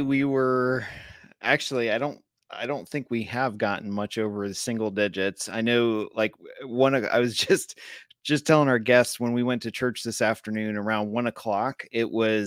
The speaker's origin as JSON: {"language": "English", "region": "New England", "country": "United States", "tie": "born or raised there", "said": "Cause I, growing up in New England, I know what that's like."}